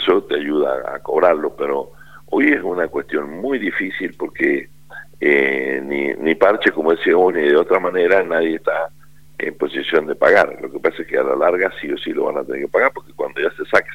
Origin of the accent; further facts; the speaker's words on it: Argentina; porque somos todos argentinos